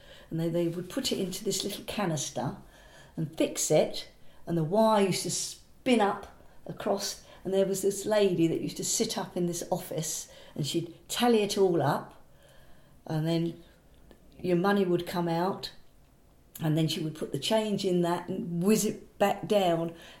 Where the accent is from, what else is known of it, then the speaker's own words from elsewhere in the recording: Maldon, East of England, United Kingdom; growing up in Maldon